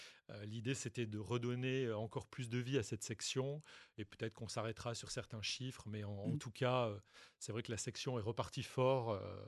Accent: Nouvelle-Aquitaine, France; born there; Moi, je suis né au Pays Basque, en fait. Arrivé à Bordeaux pour mes études, j'avais pas trop de pelote basque à proximité, en tout cas moins que chez moi.

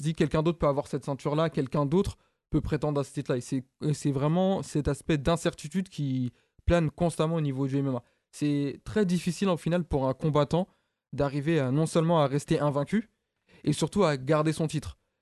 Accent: Épinay-sur-Seine, Île-de-France, France; j'ai grandi à Épinay-sur-Seine. Ça m'a fait super plaisir personnellement.

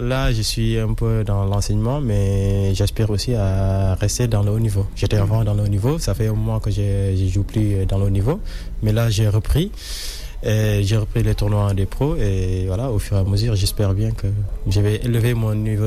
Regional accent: Senegal; Oui, tout à fait. Je suis Sénégalais.

